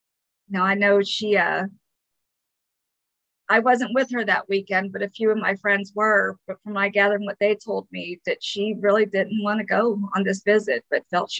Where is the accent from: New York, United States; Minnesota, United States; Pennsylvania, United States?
Pennsylvania, United States; Windber; moved away as an adult; I grew up in Windber, Pennsylvania. I moved out here right after high school when I was 18.